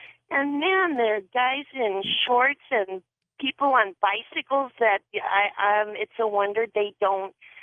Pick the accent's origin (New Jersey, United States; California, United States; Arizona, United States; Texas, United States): California, United States; San Fernando Valley; I was raised in Southern California, not a native, but lived in the San Fernando Valley, which is a particularly warm area.